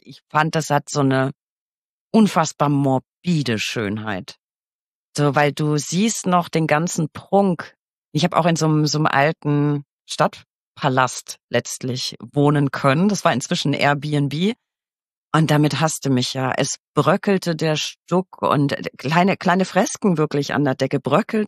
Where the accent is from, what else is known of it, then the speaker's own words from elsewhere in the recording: Bavaria, Germany; Und ich als Fränkin, ich meine, Schlachtplatte und so, ne? Wir kochen schon auch richtig geil.